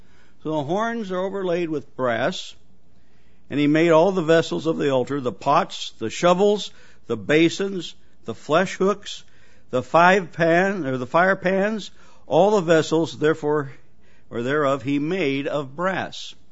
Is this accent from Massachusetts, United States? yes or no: no; Torrington, Wyoming, United States; born there; I was born in Torrington, Wyoming, and that milk can says Torrington, Wyoming Co-op on it.